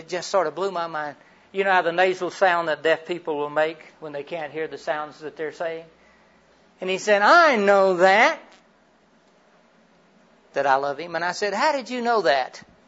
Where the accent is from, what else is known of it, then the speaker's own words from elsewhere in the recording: Florida, United States; No, I grew up in Central Florida. And that's where the real natives are.